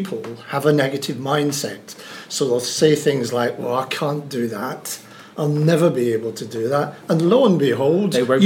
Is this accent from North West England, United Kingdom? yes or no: no; Scotland, United Kingdom; because my, you know, being Scottish myself, my grandmother, she was into, you know, like all alternative things